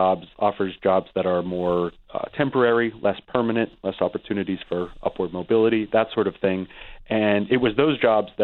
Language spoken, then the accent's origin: English; Hazleton, Pennsylvania, United States; Hazleton, Pennsylvania is, in fact, my hometown. It's where I grew up